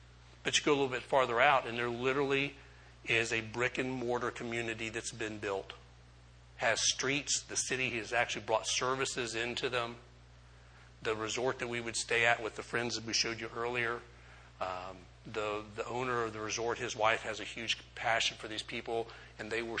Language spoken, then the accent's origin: English; Orlando, Florida, United States; I grew up in Orlando